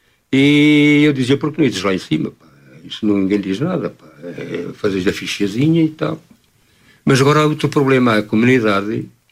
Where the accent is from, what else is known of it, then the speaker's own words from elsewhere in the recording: Macedo de Cavaleiros, Norte, Portugal; Vai para Macete Cavaleiros, que é a minha terra, também roupa